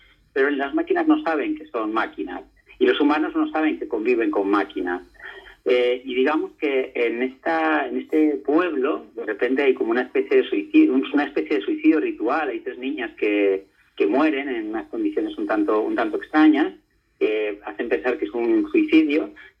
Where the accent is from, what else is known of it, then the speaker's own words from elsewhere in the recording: Trubia, Asturias, Spain; soy de Trubia y además un enamorado de Asturias